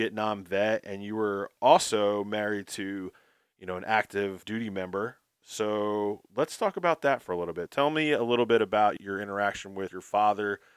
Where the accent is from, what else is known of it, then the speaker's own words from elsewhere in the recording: New Jersey, United States; Well, Doug and I are from New York and New Jersey. Doug's from New York. I'm from New Jersey.